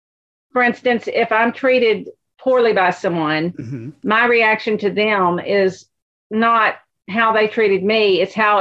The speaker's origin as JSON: {"language": "English", "region": "Texas", "country": "United States", "said": "We're very proud of being a Texan, you know, as I don't mean pride in a bad way, but I love the wide open spaces and the friendliness."}